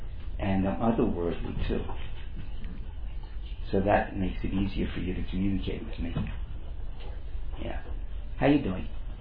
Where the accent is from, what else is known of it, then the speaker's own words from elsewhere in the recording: Brooklyn, New York, United States; And I grew up in Brooklyn, New York. And I have Jewish parents. And I grew up in a religious home.